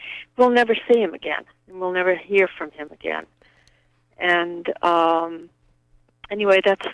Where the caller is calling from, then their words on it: Belfast, Maine, United States; from Belfast.